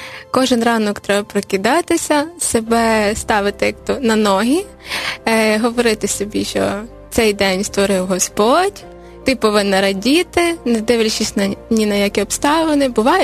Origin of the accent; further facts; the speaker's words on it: Ivano-Frankivsk Oblast, Ukraine; now in Kyiv, Ukraine; Ми з Західної України. Я зараз вже проживаю в Києві на протязі 6-7 років, коли вийшла заміж, так, сама з Івано-Франківської області.